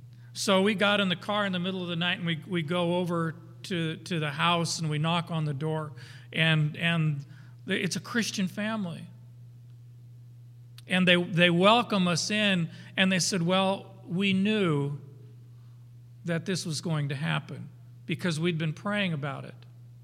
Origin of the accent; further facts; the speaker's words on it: Arizona, United States; I grew up in Arizona. We swam all the time.